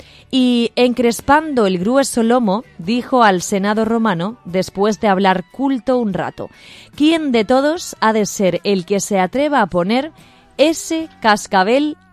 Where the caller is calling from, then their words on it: Teruel, Aragon, Spain; M'encanta, vos escolte des de Terol. Soc la tia de Lídia i una gran admiradora teua.